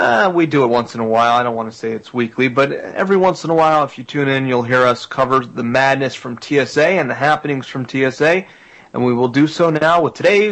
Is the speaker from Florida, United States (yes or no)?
yes; Florida, United States; The first of which comes from my home state of Florida